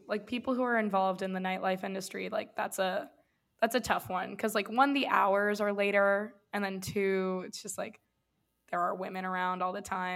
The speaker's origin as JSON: {"language": "English", "region": "New York", "country": "United States", "tie": "born or raised there", "said": "Cause I also grew up in New York and I also like, you know, started clubbing at the age of like 16"}